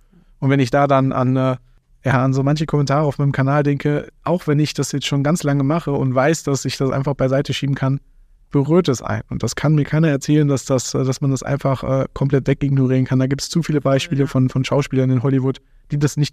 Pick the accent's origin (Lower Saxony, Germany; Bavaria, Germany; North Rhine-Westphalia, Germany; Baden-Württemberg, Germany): North Rhine-Westphalia, Germany; Also ich komme aus dem Ruhrpott